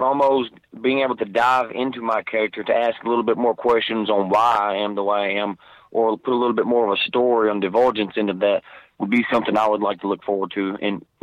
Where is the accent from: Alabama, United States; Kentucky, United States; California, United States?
Kentucky, United States; Lebanon; I'm from the very center of Kentucky, Lebanon, Kentucky.